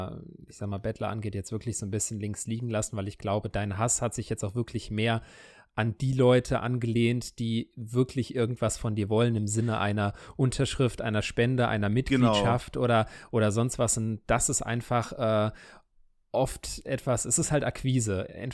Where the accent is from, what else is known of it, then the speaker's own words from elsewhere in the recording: Frankfurt, Hesse, Germany; ich meine, ich bin in Frankfurt groß geworden